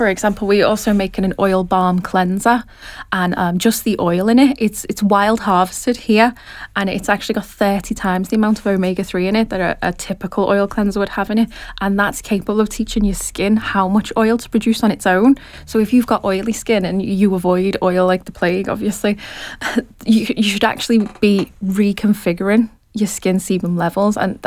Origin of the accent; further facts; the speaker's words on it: Liverpool, North West England, United Kingdom; I'm sure you can tell from my accent that I'm actually from Liverpool